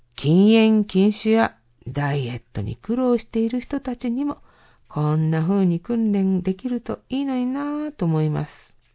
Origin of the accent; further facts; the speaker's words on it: Fujinomiya, Shizuoka, Japan; もっとも私の出身地は静岡の富士宮なので、雪とはあまり縁がありません。